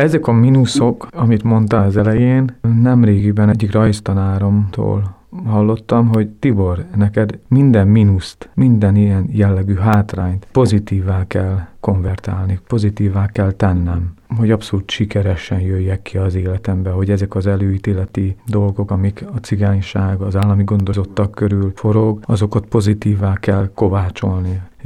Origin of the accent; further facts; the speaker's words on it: Baktalórántháza, Szabolcs-Szatmár-Bereg, Hungary; also born or lived in Berkesz / Pétervására / Tiszadob; volt a csecsemő otthon, az Baktalúrendházán, Berkeszen, Pétervásári, Heves megyében, például egy kisebb, családiasabb állami gondozási hely, és Tiszadob.